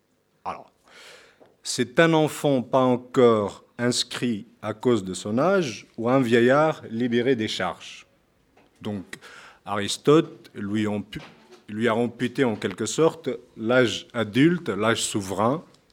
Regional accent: Tunisia; moved away as an adult; now in Paris, France; Donc, sachant qu'en Tunisie, nous sommes plutôt des Romains plutôt que Grecs, donc je n'avais pas la possibilité de poursuivre des études hellénistiques en Tunisie. Et du coup, voilà, j'ai décidé de venir à Paris

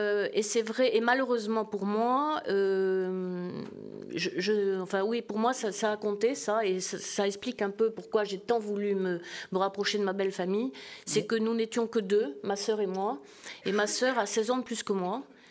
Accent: Bordeaux, Nouvelle-Aquitaine, France; moi, je suis bordelaise. Une partie de ma famille est bordelaise, une autre, mon papa était poitevin. Ils se sont rencontrés, mes parents se sont rencontrés en Agenais après-guerre.

